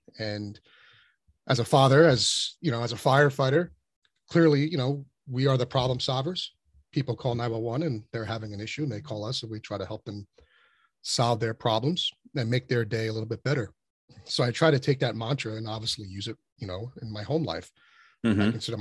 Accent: Richfield Park, New Jersey, United States; I started as a volunteer firefighter in my hometown of Richfield Park, New Jersey, where I cut my teeth

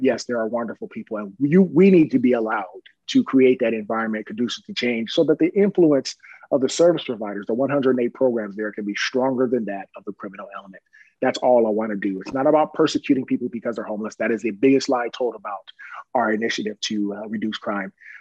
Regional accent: Long Beach, California, United States; I grew up in Long Beach, but their stories were very interesting.

